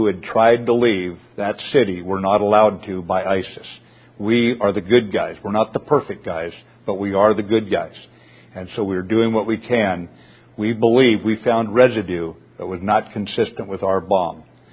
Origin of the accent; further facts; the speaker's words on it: the American West, United States; I'm from the American West. We have forest fires out there, and some of the worst forest fires in our history, the most damage were caused when we pulled the fire crews off the line too early.